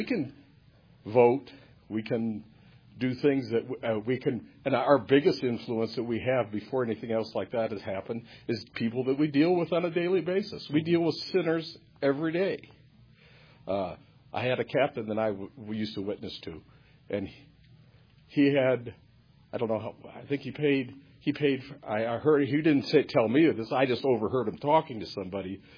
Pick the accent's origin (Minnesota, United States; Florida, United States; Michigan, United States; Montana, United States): Michigan, United States; Well, I'm from Michigan, and you know we would never do anything rash to our governor or anybody else.